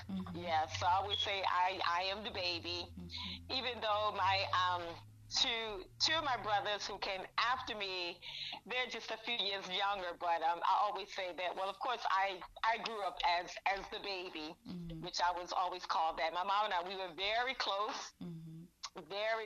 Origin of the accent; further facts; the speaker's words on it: Baltimore, Maryland, United States; brother and my other two sisters, we all grew up together. And I have, you know, so many memories of us growing up in Baltimore and living on Willard Street.